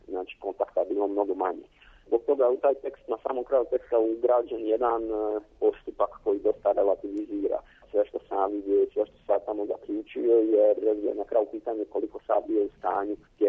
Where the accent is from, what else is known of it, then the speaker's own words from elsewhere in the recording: Croatia; ja ipak dolazim iz Hrvatske